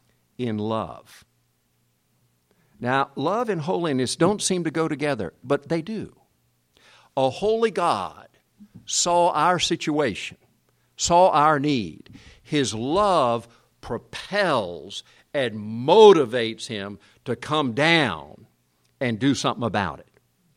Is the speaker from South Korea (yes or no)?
yes; South Korea; Growing up in Korea, all the engines were steam engines.